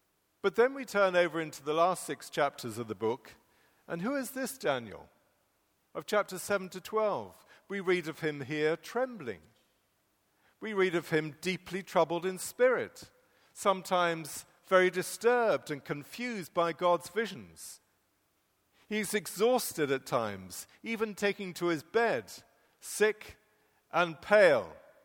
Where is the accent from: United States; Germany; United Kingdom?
United Kingdom; England; And as an Englishman, I look back